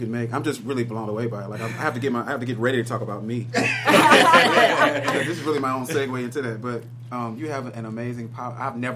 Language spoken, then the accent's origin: English; Houston, Texas, United States; I come from Houston, Texas, just by the way, born and raised, and it's never been easy for me.